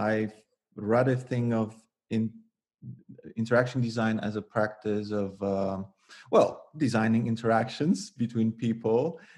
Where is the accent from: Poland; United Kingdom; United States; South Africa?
Poland; English is a second language; now in Netherlands; I come from Poland, but I live half of my life in the Netherlands, where I studied and where I work until this day.